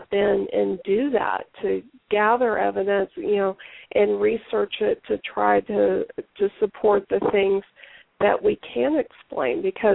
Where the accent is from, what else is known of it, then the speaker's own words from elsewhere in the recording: Texas, United States; now in California, United States; But I'm originally from Texas. Chelsea lives in Texas, but I'm out here in California.